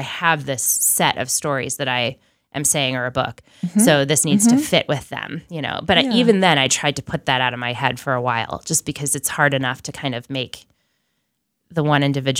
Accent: Connecticut, United States; also born or lived in Boston; I grew up in Connecticut and then we lived in Boston in my sort of earlier adulthood.

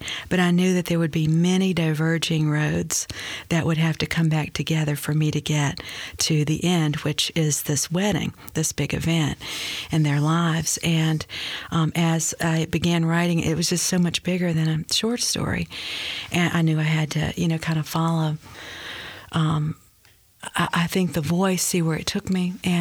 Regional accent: Mississippi, United States; I was so lucky growing up in Mississippi. I think it still holds true for people growing up there now.

